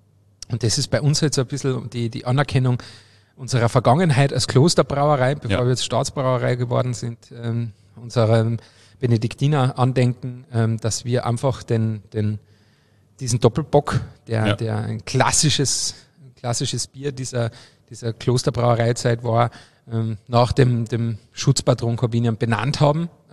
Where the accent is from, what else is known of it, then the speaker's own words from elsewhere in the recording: Obervellach, Carinthia, Austria; weil mein Heimatort Oberfellach im Mölltal ist ja eine Partnergemeinde der Stadt, genau, Freising